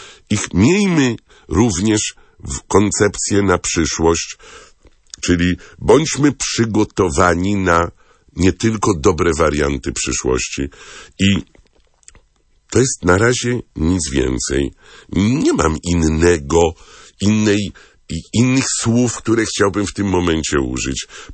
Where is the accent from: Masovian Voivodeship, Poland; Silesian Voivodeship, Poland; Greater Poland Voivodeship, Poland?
Masovian Voivodeship, Poland; Warsaw; też jestem z Warszawy, więc też myślę, warszawiacy mamy te swoje rozliczenia z przeszłością